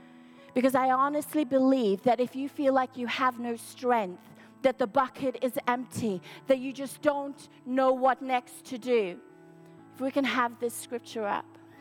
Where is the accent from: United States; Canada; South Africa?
South Africa; Like as a child, I grew up in South Africa and we were always along the coast and different things.